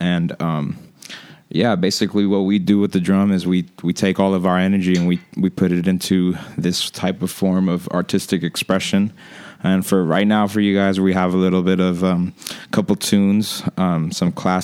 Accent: San Francisco, California, United States; I'm originally from San Francisco, born and raised in La Misión.

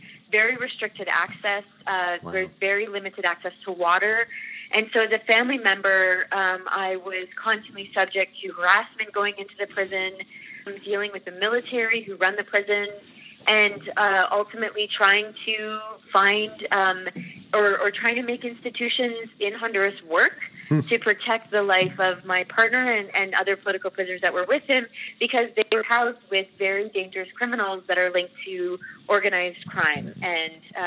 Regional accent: Canada; And in Canada, I'm Canadian, so my community, which is a small rural community, formed a group

